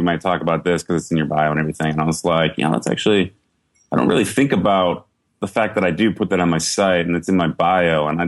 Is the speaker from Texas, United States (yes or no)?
no; Wisconsin, United States; moved away as an adult; now in California, United States; Yeah, I'm originally from Wisconsin. I moved out to California when I was 20, back in 2007.